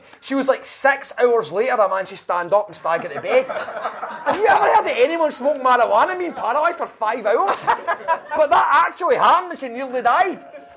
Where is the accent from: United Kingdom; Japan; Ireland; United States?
United Kingdom; Glasgow, Scotland; also born or lived in Airdrie; I grew up in the East End of Glasgow, but I moved to Airdrie